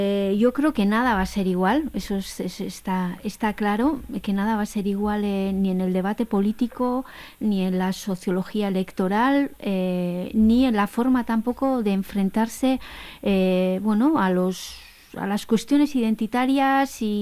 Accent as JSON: {"language": "Spanish", "region": "Basque Country", "country": "Spain", "said": "Y luego ya como vasca el día después de un referéndum secesionista en Europa"}